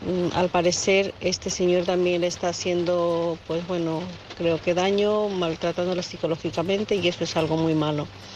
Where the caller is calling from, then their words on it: Santiago de Compostela, Galicia, Spain; de Santiago de Compostela.